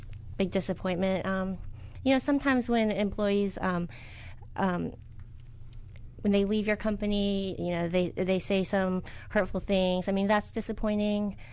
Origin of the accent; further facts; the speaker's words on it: Maryland, United States; also born or lived in Korea; So I was born in Korea, and I was adopted. And I was adopted as a baby, and I was raised mostly in Montgomery County, Maryland.